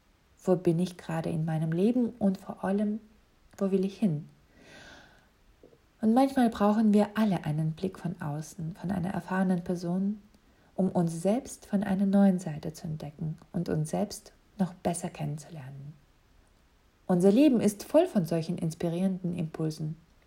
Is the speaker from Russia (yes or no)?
yes; Russia; also born or lived in USSR; Aufgewachsen in der UdSSR und später in Russland, in der Perestroika-Zeit, in der Familie der armen Intelligenz, ich wusste ganz genau mit meinen 24 Jahren, gute Parfums passen nicht in mein Budget.